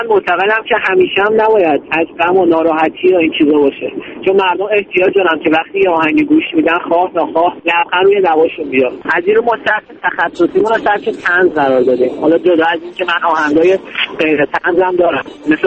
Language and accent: Persian; Isfahan, Iran; من روی شهرم که اصفهان هست خیلی تعصب دارم و شهرمو دوست دارم. همیشه هم افتخار کردم که بچه اصفهان هستم.